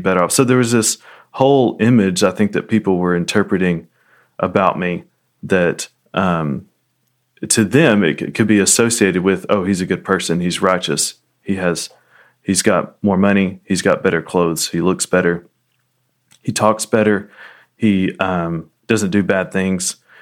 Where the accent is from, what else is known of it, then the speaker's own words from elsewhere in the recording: United States; this different culture, as an American